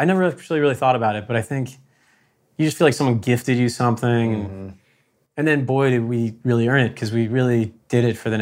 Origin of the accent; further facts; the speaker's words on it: Connecticut, United States; I'm from Connecticut, but I hadn't gone there because I had this audition.